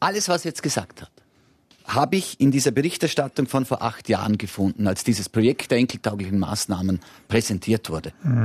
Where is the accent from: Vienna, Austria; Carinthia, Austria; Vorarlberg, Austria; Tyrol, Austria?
Vorarlberg, Austria; Und da sind wir Vorarlberger zwar im ersten oder im besten Drittel